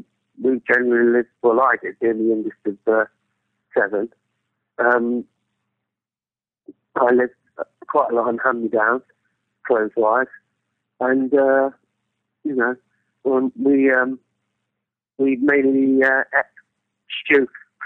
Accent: Loughborough, East Midlands, United Kingdom; Well, I grew up in Loughborough, which is situated in between Leicester and Derby.

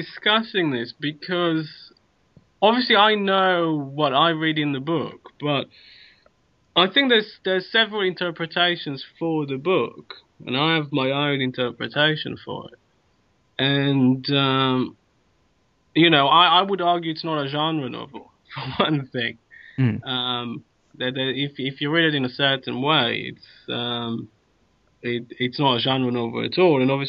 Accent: Israel; moved away; also born or lived in South Africa; I grew up in Israel most of my early years, where for a time this was a fairly regular occurrence. And then we moved to South Africa at the end of the apartheid period, during the transition to democracy

